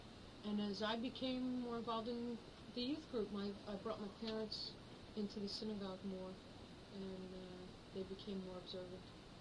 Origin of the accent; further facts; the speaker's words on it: Levittown, Pennsylvania, United States; now in Merchantville, United States; Levittown, Pennsylvania. My family still lives there.